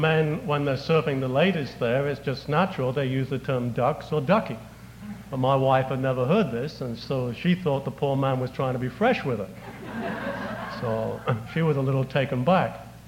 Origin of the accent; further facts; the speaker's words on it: England, United Kingdom; because I was brought up in England, struck a chord within me.